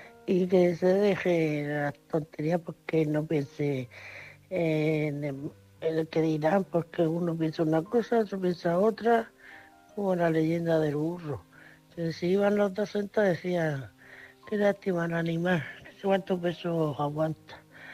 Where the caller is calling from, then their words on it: Murcia, Region of Murcia, Spain; Soy corresponsal de Murcia